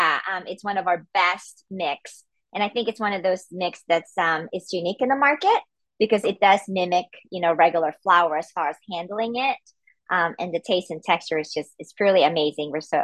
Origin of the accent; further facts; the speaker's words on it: Atlanta, Georgia, United States; And like, I'm from Atlanta. And then so we have a big one there.